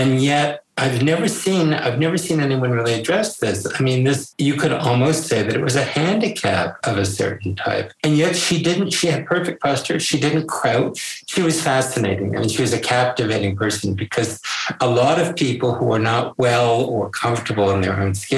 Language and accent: English; Connecticut, United States; She was from California, and I was from Connecticut